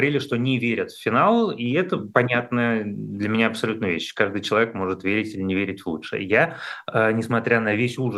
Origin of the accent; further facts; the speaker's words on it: Moscow, Russia; потому что как москвич я считаю, что это отчасти заслуженно.